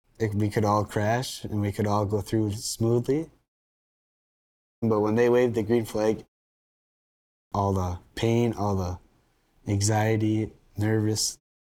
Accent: Crandon, Wisconsin, United States; Even if I travel out far, Crandon's my hometown.

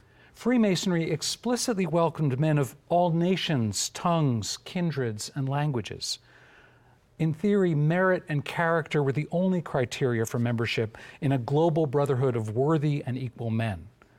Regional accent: Boston, Massachusetts, United States; I was in Boston, my hometown, working on a book about the 19th century freedom struggle of black Bostonians during the Civil War era

